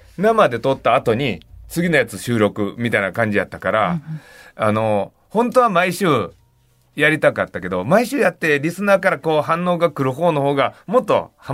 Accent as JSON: {"language": "Japanese", "region": "Osaka", "country": "Japan", "said": "それも自分ら大阪の人らは聞いてんねんけど"}